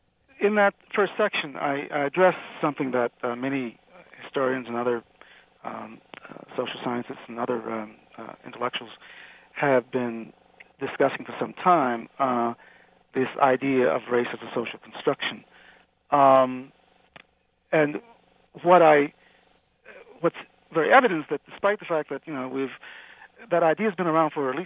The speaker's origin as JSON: {"language": "English", "region": "the South", "country": "United States", "tie": "born there", "said": "I was born in the South"}